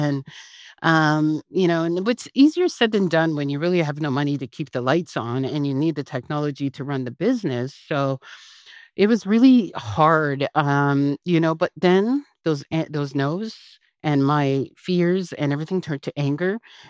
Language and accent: English; Regina, Saskatchewan, Canada; also born or lived in Montreal; now in Calgary, Canada; I moved to Calgary from Montreal, originally from Regina, Saskatchewan.